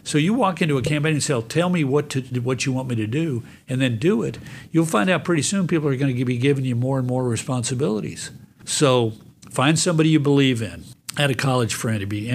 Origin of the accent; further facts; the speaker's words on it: Mountain West, United States; now in Texas, United States; You know, I grew up in the Mountain West, and I'm a Texan now, and I can't imagine living anywhere else.